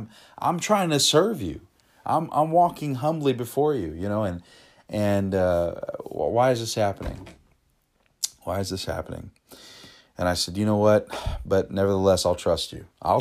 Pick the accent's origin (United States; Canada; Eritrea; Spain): United States; Euless, Texas; It's actually the church that I grew up in Euless.